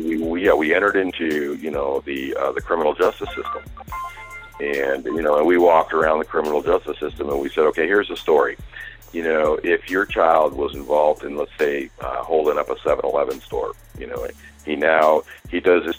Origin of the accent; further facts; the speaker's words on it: Brooklyn, New York, United States; because I was raised in Brooklyn, New York, which is considered a, you know, an inner city now.